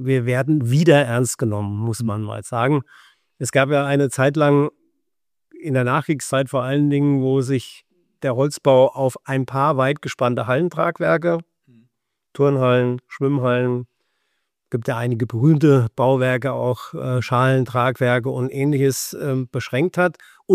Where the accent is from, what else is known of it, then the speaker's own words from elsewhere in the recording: Lauterbach, Hesse, Germany; das hier ist unser Stammhaus in Lauterbach. Und warum ist das ausgerechnet Lauterbach? Das ist ganz einfach, das ist meine Heimatstadt.